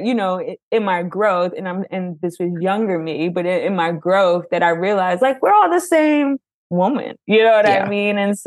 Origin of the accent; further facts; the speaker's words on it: Philadelphia, Pennsylvania, United States; I'm from Philly. I'm from an urban city, you know